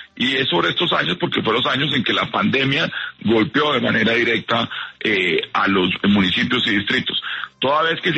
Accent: Bogotá, Colombia; como ciudadanos, como bogotanos, recaudando el dinero que hoy necesita la ciudad

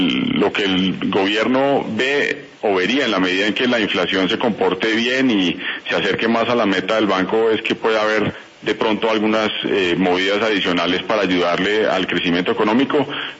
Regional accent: Colombia; yo como colombiano, como individuo

